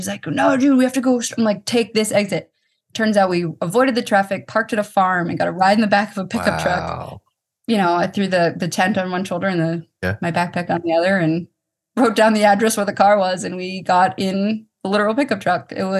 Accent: Boston, Massachusetts, United States; And it was at Fenway Park. I was on the field. I'm from Boston.

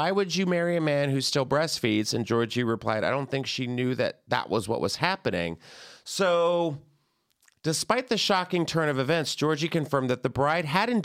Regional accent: Southern United States, United States; No, I would be, I'm from the South, so I would be very dramatic.

